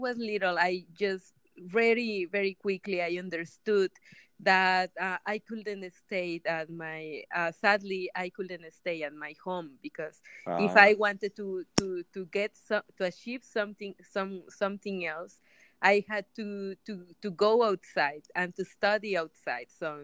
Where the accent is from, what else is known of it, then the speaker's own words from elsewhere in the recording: Escuinapa, Sinaloa, Mexico; English is a second language; So I have the fortune that I was from Esquinapa. That's the name of the municipality.